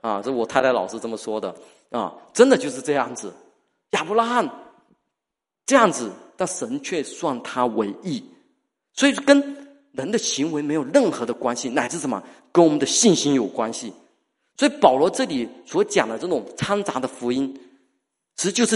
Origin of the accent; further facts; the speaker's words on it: Fujian, China; 什么爱表盖牙，听得懂吗？我们福建人都懂，爱拼才能赢啊